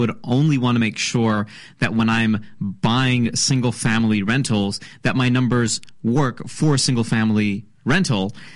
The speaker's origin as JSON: {"language": "English", "country": "India", "said": "And let me tell you, I can't even begin to grasp how to do business in India. And I am Indian."}